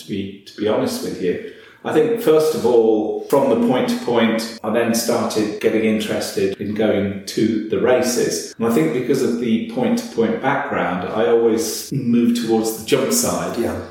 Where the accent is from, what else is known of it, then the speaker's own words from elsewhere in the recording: West Midlands, United Kingdom; I come from Warwickshire, and fortunately there's quite a few point-to-point meetings around